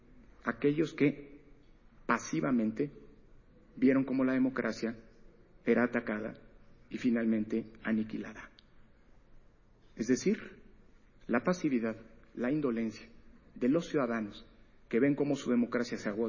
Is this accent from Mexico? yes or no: yes; Mexico; Y es un privilegio como mexicano escuchar a politólogos